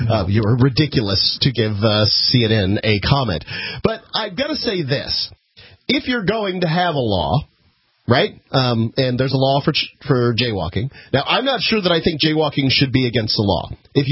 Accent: Bradenton, Florida, United States; also born or lived in Sarasota; So I was born in Sarasota Memorial Hospital, one county south of Manatee, where I grew up. My hometown is Bradenton, Florida.

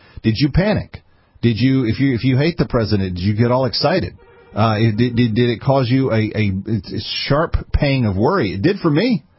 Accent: Fort Worth, Texas, United States; Susie is up first in my hometown of Fort Worth, Texas.

